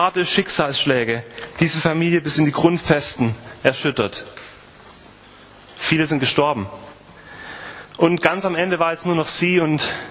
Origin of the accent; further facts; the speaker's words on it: Stuttgart, Baden-Württemberg, Germany; now in Switzerland; Ich komme aus dem Schwabenland ursprünglich, Stuttgart, und bin seit 10 Jahren in der Schweiz